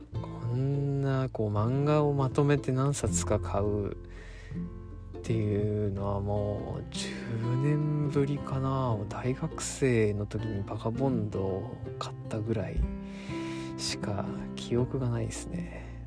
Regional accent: Sukagawa, Fukushima, Japan; 福島県の、まあ、市は隣なんですけれども、私も縁のある須賀川市というところを生まれてして、で同じようなすげえ田舎で生まれ育った

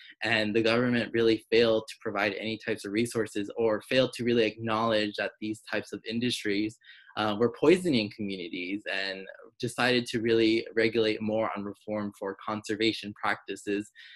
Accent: Los Angeles, California, United States; I grew up in Los Angeles, and I grew up low income, first generation. My parents had immigrated from Mexico to the United States

